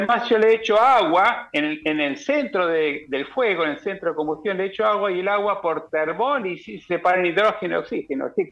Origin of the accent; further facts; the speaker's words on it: Anisacate, Córdoba, Argentina; Cuando digo que soy de Anisacate, no saben dónde queda.